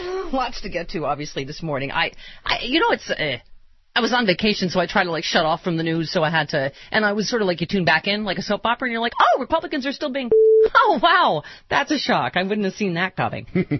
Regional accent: Buffalo, New York, United States; They have a big victory in Buffalo, it looks like. My hometown.

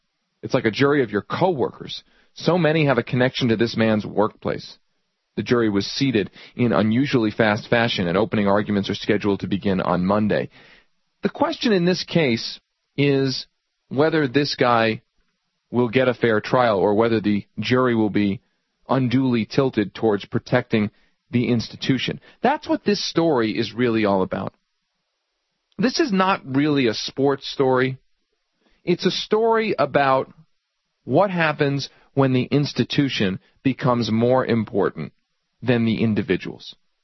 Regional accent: Pennsylvania, United States; I grew up outside of Philadelphia.

